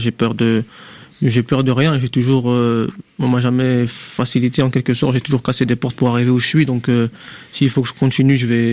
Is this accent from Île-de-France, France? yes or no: yes; Paris, Île-de-France, France; parce que je suis parisien, donc oui